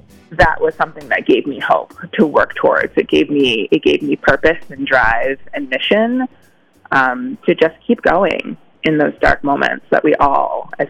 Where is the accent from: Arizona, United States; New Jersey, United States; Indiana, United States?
New Jersey, United States; I am originally from New Jersey, and I came here on a business trip.